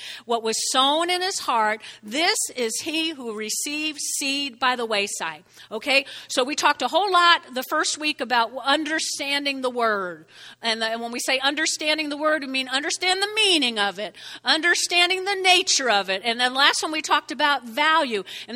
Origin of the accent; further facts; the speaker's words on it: New Jersey, United States; I know. I'm from Jersey. We do that.